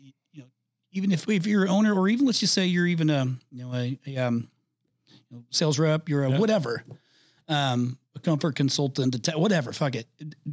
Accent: Indiana, United States; now in Arizona, United States; I live in Arizona. I'm from Indiana. I live in Arizona.

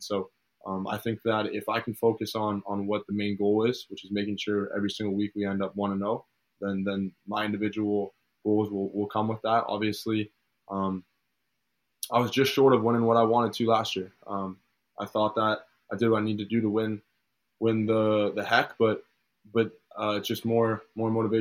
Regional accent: Canada; I mean, I want to be evaluated versus American guys, and I don't want anyone to look at me as a Canadian

